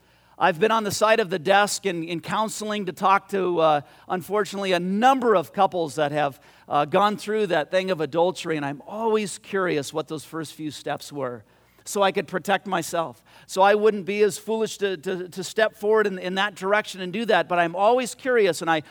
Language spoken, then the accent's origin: English; Whittier, California, United States; right across from our street where we grew up in Whittier was a lemon, it was the last part of the lemon orchard that a house hadn't been built on yet.